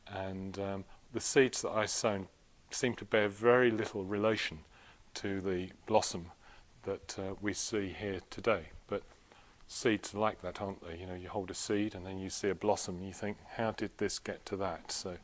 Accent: England, United Kingdom; now in Sweden; I found it very easy to make friends with people here in Sweden, even though at first, you know, being English, used to find Swedes rather reserved

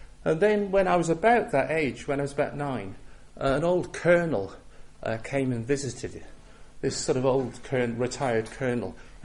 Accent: North West England, United Kingdom; Yeah, I was brought up in Cumbria in the 60s, the swinging 60s. Well, it wasn't really swinging in Cumbria where I was, I can tell you.

